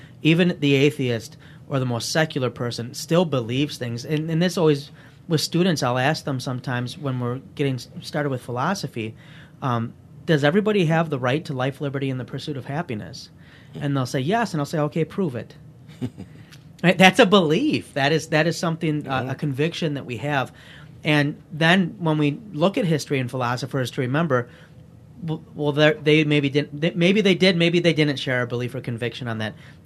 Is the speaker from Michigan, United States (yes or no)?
yes; Livonia, Michigan, United States; We'll go with Livonia, my hometown.